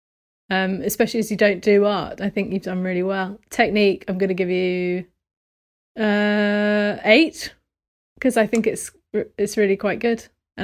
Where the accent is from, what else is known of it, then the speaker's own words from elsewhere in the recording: London, United Kingdom; born there; London. Oh, well, I was born in London, but I'm 5/8 Irish.